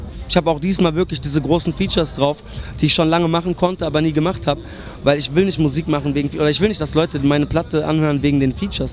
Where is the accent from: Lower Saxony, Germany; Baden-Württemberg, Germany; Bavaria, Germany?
Baden-Württemberg, Germany; Stuttgart; ich komme aus Stuttgart